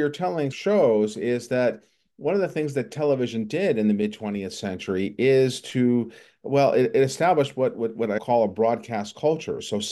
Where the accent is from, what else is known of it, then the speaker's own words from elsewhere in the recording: Queens, New York, United States; I am a native New Yorker, and I was born in Queens and the son of a New York City firefighter.